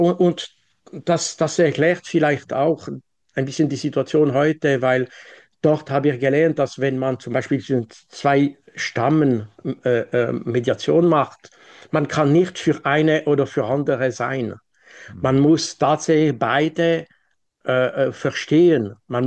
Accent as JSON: {"language": "German", "country": "Switzerland", "said": "Ich bin kein Russe, ich bin kein Ukrainer, ich bin Schweizer."}